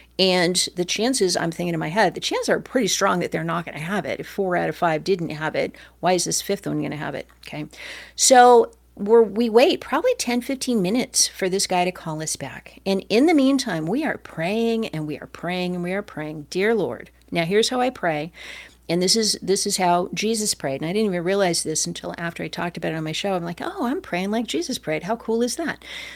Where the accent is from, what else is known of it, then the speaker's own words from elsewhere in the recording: Michigan, United States; hi there, I'm here from the States. I'm here from Michigan.